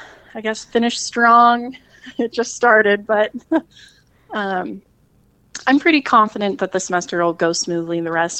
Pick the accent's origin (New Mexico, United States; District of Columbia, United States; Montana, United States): Montana, United States; Missoula; now in Bozeman, United States; I am from Montana. I am originally from Missoula. I am fully a Bozeman woman now.